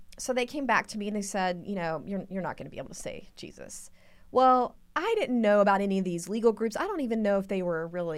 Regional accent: Texas, United States; Now, I grew up in Texas where, you know, football and prayer went together.

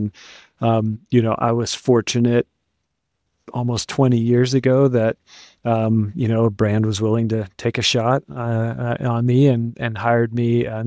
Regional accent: Pittsburgh, Pennsylvania, United States; also born or lived in Sacramento / Georgia; But I guess where I'm from Pittsburgh, Pennsylvania. I moved around as a kid a lot. I was born in Sacramento, California. We lived in Georgia and Pittsburgh.

